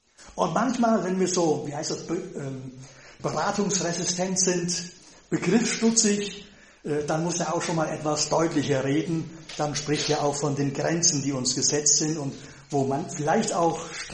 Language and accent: German; North Rhine-Westphalia, Germany; Wie sagt man bei uns im Siegerland, da haben wir schon immer so gemacht, wie vor 150 Jahren, kommt bloß nicht auf die Idee, irgendwas daran zu ändern.